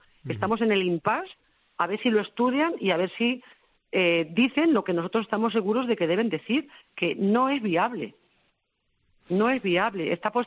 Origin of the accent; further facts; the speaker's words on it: Quintana del Rey, Castilla-La Mancha, Spain; Mi pueblo, Quintana del Rey, es una zona vulnerable por el tema de los nitratos